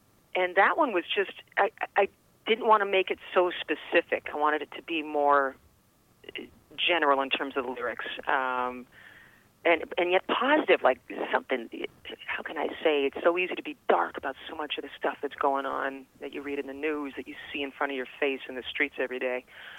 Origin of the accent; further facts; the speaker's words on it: Calgary, Alberta, Canada; also born or lived in Edmonton / Cranbrook; I was born in Edmonton, but I never really lived there. My twin sister and I were 3 months old when my parents moved. I think we moved to Calgary. Cranbrook, B.C., and then Calgary after that. And as children, we moved every 2 years